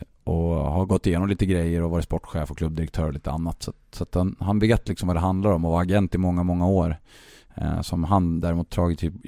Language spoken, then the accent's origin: Swedish; Åkers styckebruk, Södermanland, Sweden; Eller nej, jag är från Åkerstyckebruk